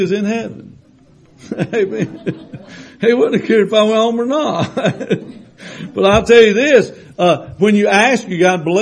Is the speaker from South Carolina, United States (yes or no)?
yes; South Carolina, United States; I grew up in South Carolina and I don't like getting cold.